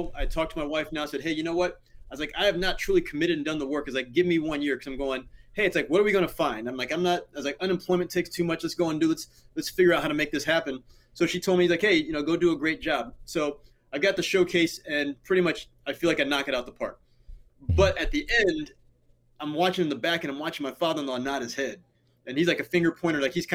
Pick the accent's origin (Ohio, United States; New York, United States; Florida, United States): Ohio, United States; And like, you know, I call my hometown in Ohio.